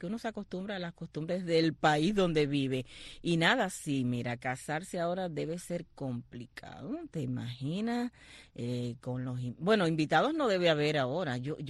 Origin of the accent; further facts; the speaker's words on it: Cuba; si somos los cubanos, nos reímos de nuestras propias desgracias